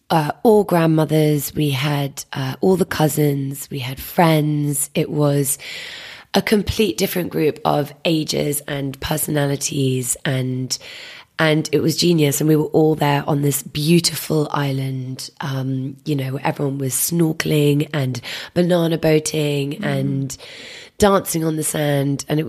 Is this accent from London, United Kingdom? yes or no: yes; Wandsworth, London, United Kingdom; I grew up in Wandsworth on a common, which was the most sensational thing because it was like basically having a park as your front garden, which was incredible.